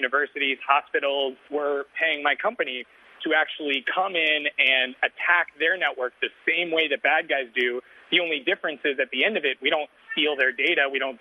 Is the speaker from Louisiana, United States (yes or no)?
no; Columbia, South Carolina, United States; I'm from Columbia, South Carolina, and there weren't really any hacker jobs at that time.